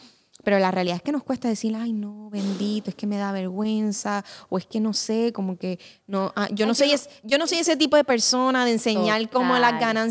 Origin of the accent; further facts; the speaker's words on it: Spain; yo por lo menos vengo de una, me crié en España